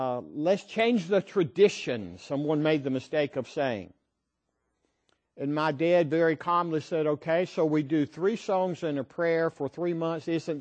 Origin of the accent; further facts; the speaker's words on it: the South, United States; I grew up in the South, and we like college football.